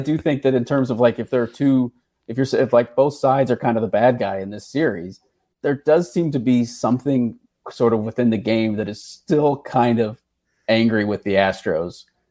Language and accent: English; Missouri, United States; Not that, I mean, I'm from Missouri. I'm not bad mouthing the Midwest